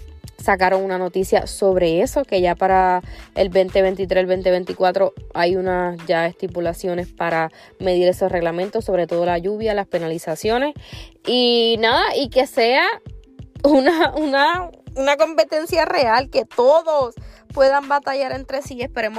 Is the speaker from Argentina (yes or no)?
yes; Argentina; Yo soy argentina full.